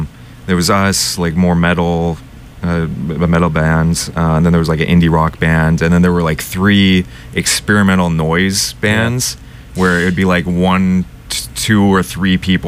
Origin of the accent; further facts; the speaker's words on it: California, United States; I grew up in California, and we didn't really have that type of stuff over there.